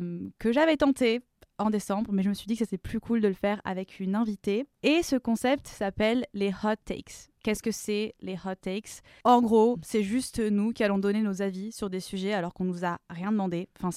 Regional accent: south of France, France; moi, du coup, j'ai quand même grandi en France et je viens du Sud.

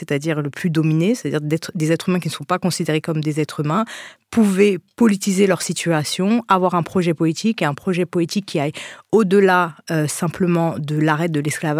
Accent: Haiti; Moi, je pensais qu'on est haïtien

